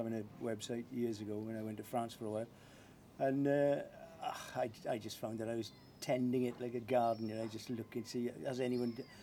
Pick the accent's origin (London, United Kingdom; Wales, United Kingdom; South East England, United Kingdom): Wales, United Kingdom; Mumbles; born there; now in Pembrokeshire, United Kingdom; But I was born in Mumbles.